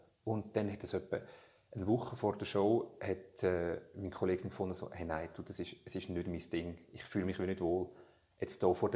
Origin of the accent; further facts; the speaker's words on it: Switzerland; born there; Oder nur schon, dass ich irgendwie hier geboren bin in der Schweiz